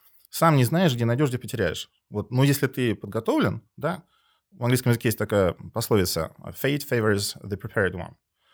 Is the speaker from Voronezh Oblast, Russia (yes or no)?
yes; Voronezh, Voronezh Oblast, Russia; Мой родной город Воронеж.